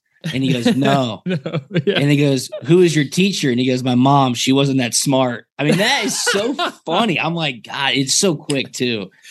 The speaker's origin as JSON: {"language": "English", "region": "North Carolina", "country": "United States", "tie": "born or raised there", "said": "Sam grew up in Carolina. I grew up in Carolina. If you grow up in Carolina, you are a UNC fan."}